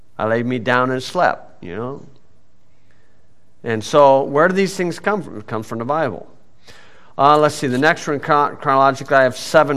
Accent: Hebron, Indiana, United States; And I'm from Hebron, Indiana.

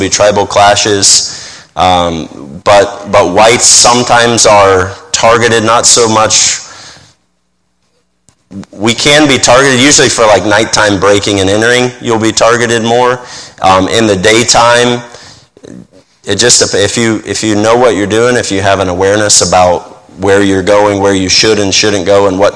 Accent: Pensacola, Florida, United States; now in Papua New Guinea; I grew up in Pensacola, Florida, which in the summer can be hot and humid, but we have seasons in Florida. And in New Guinea, we're 3 degrees south of the equator, so we don't have any seasons, really.

